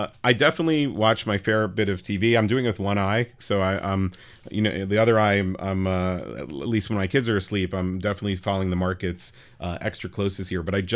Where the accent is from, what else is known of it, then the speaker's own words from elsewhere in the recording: New York City, New York, United States; I grew up on the Upper West Side, which was not the safe place it is today back then in the late 80s